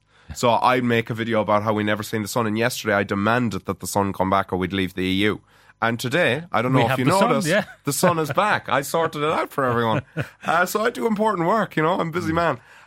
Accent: Connacht, Ireland; I'm from Mayo.

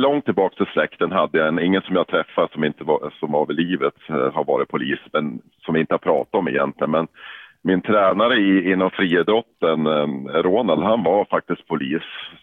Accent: Jämtland County, Sweden; accent: Jämtland dialect; min jämtländska dialekt sitter kvar.

